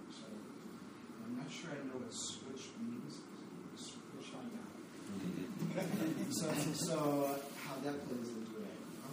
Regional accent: St. Louis, Missouri, United States; moved away as an adult; I moved here from Missouri, St. Louis, Missouri, 2 years ago this April. Spent the first 40 years of my life pretending to be straight

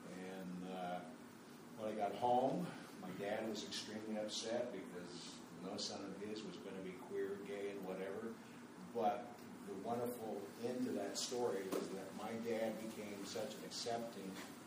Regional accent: Kansas, United States; I'm from North County, and like Master Timothy, I came from Kansas.

